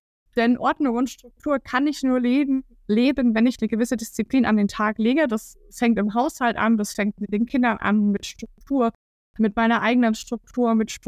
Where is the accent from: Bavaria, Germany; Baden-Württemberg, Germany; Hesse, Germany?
Bavaria, Germany; Ich komme aus der Region von Schweinfurt